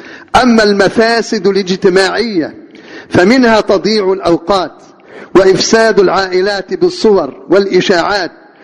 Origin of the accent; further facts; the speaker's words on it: Egypt; والله عندنا في مصر هنا